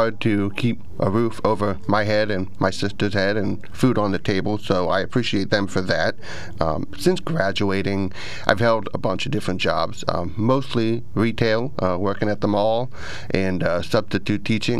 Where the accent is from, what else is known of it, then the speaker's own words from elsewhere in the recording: Penn Township, Pennsylvania, United States; Yep, Snyder County area, so I'm a Snyder County man.